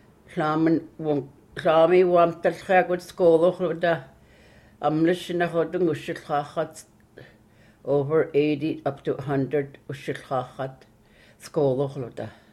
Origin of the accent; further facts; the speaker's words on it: Karluk, Alaska, United States; now in Kodiak, United States; I was born in Carluk, and I grew up in Carluk. I got married to my first husband in Carluk